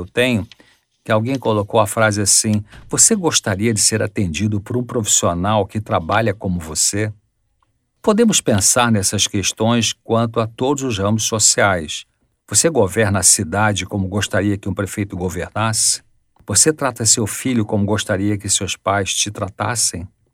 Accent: Nova Friburgo, Rio de Janeiro, Brazil; born there; uma jovem nascida na cidade que eu nasci também, chamada Nova Friburgo, no Rio de Janeiro, na região serrana do Rio de Janeiro.

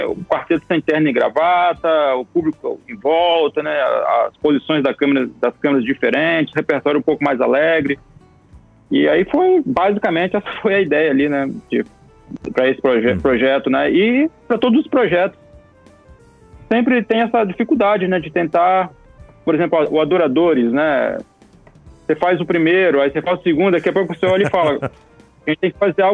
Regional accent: Brazil; as nossas raízes, né, como brasileiros

